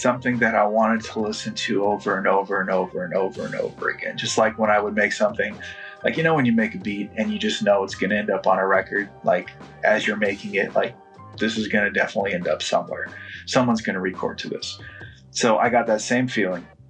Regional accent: Seattle, Washington, United States; So I'm from Seattle.

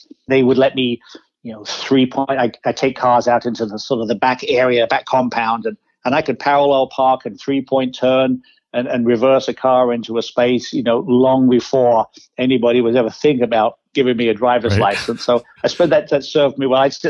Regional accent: South East England, United Kingdom; I grew up in Kent, Southeast England. I was probably within earshot of Brands Hatch Racetrack

